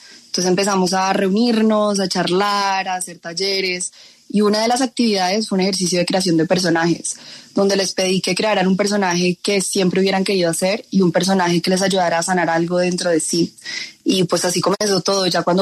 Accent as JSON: {"language": "Spanish", "town": "Cali", "region": "Valle del Cauca", "country": "Colombia", "said": "Yo soy de Cali."}